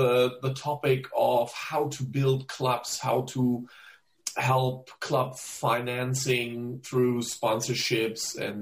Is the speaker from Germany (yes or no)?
yes; Germany; now in Switzerland; from Germany, like Daniel, but now living and working in Switzerland.